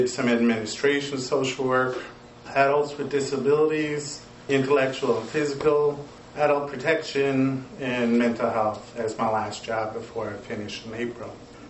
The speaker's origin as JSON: {"language": "English", "town": "Happy Valley-Goose Bay", "region": "Newfoundland and Labrador", "country": "Canada", "tie": "born or raised there", "said": "I'm from Happy Valley, Goose Bay, born and raised."}